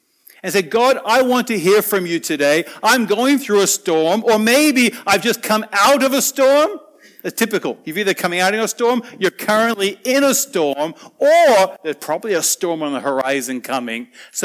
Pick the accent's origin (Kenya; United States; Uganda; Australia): Australia; Wanneroo, Western Australia; In fact, I remember I grew up in Wanneroo.